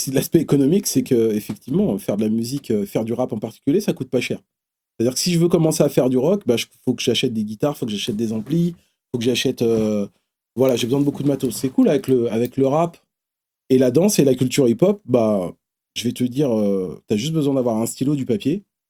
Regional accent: Bobigny, Île-de-France, France; je viens du Pont-de-Sèvres, à Bobigny. Donc je viens du 9-3. Et j'arrive dans le 9-2.

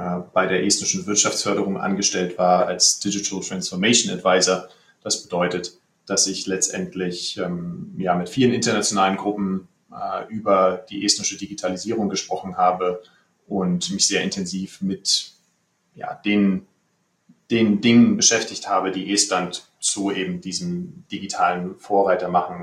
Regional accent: Berlin, Germany; moved away as an adult; now in Tallinn, Estonia; Ich bin gebürtiger Berliner, lebe seit inzwischen 6 Jahren ununterbrochen in Tallinn, in der Hauptstadt

